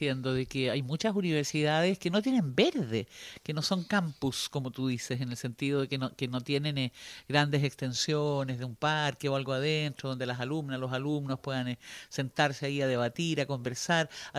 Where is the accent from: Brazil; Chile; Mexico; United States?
Chile; moved away as an adult; Y después me fui de Chile y estudié afuera, y ahí no, pues era yo nomás.